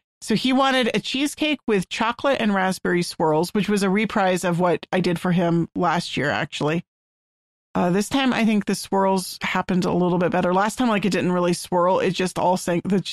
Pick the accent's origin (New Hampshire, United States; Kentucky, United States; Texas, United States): Texas, United States; My family all live in Texas. I'm the only one who doesn't live in state. I'm from Texas.